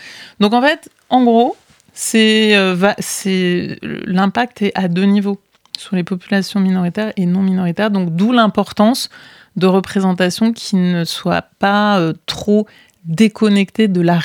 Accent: France; on a été dressés et éduqués dans notre cerveau en tant que Français.

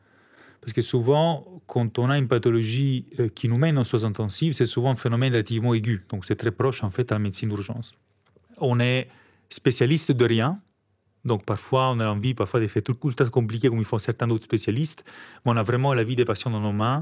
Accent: Italy; French is a second language; moved away as an adult; now in Belgium; Et de mon accent, vous avez compris, je ne suis pas belge, je suis un petit italien et je suis en Belgique depuis 2001. Donc ça fait 23 ans.

